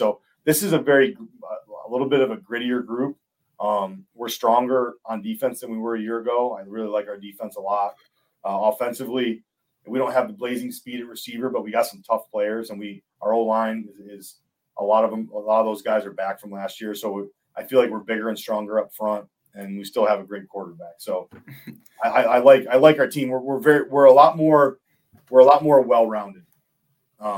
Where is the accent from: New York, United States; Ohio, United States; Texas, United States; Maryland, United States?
New York, United States; Like, I'm from Central New York. I grew up just north of Syracuse.